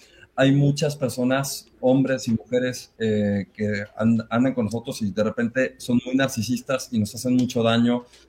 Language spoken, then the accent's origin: Spanish; Monterrey, Nuevo León, Mexico; born there; now in Guadalajara, Mexico; Nací en Monterrey, vivo en Guadalajara, pero estoy aquí en CDMX todo el tiempo.